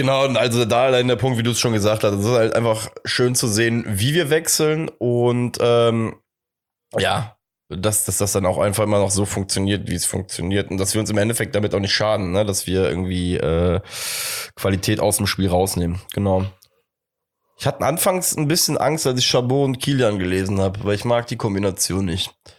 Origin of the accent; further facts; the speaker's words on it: Cologne, North Rhine-Westphalia, Germany; Auch lustig, dass wir als Kölner innerhalb von 5 Jahren erstmal Belgrad einmal komplett durchkreuzen.